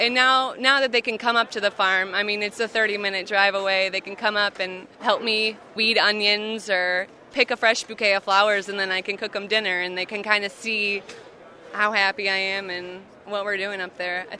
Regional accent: Milwaukee, Wisconsin, United States; because I grew up in Milwaukee and my family lives there.

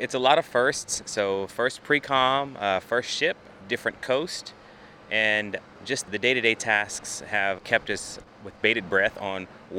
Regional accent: North Carolina, United States; I'm from North Carolina, by way of many other states, and now my home of record is in Pennsylvania.

